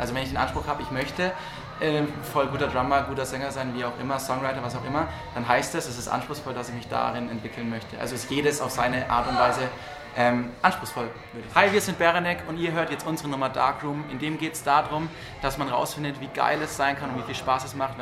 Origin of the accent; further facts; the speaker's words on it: Lauf an der Pegnitz, Bavaria, Germany; now in Dinkelsbühl, Germany; Also ich komme aus Lauf ursprünglich bei Nürnberg und bin jetzt seit anderthalb Jahren da halt in Dinkelsbühl